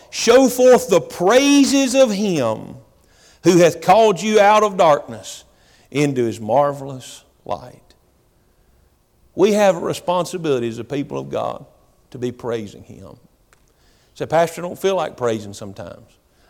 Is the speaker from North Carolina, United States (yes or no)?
yes; Hickory, North Carolina, United States; also born or lived in West Virginia; Now look, I served in West Virginia, but I was born and raised in Hickory.